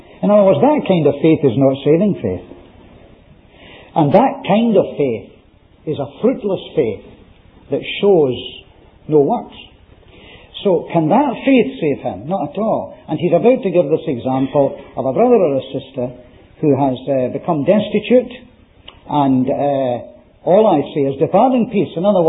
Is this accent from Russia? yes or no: no; Scotland, United Kingdom; Oh, well, I'm a Scotsman, so I say nothing at all about that.